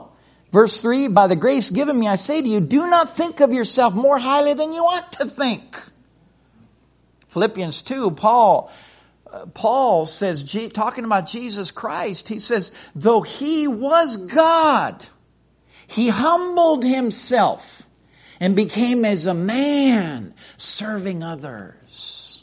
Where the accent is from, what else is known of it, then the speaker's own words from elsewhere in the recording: Minnesota, United States; Mom and grandpa and grandma, they were up in Minnesota. We're originally from Minnesota.